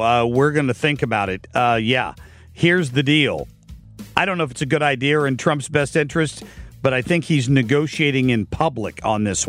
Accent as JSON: {"language": "English", "town": "Monroe", "region": "Ohio", "country": "United States", "tie": "born or raised there", "said": "He and I grew up together in Ohio many years ago in Monroe, Ohio, and he is in town from the Carolinas."}